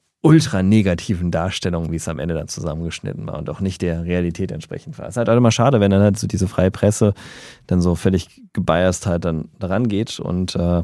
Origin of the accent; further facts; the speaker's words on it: Düsseldorf, North Rhine-Westphalia, Germany; also born or lived in Aachen; Was ich so auch als Düsseldorfer mit Kölner Vorfahren, der in Aachen geboren ist, sagen kann.